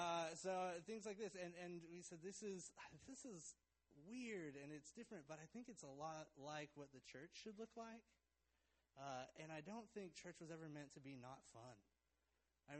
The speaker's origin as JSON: {"language": "English", "region": "Arkansas", "country": "United States", "said": "Because I'm from Arkansas."}